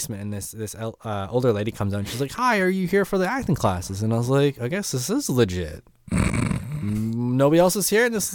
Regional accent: Calgary, Alberta, Canada; also born or lived in Brandon / Edmonton; now in Winnipeg, Canada; No, I'm actually from Brandon. I was born in Brandon, raised in Calgary, and then for a little while I lived in Edmonton. And then since then, I've been kind of bouncing around quite a bit until I found Winnipeg.

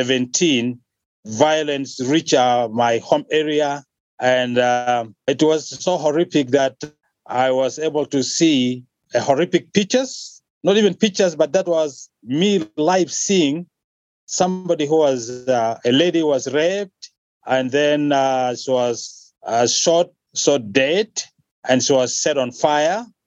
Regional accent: South Sudan; also born or lived in Uganda; I was born in 1969. And that time, I was born in South Sudan. I fled my father and myself as a kid. I fled to northern Uganda. We settled there until 1972. People went back again to South Sudan.

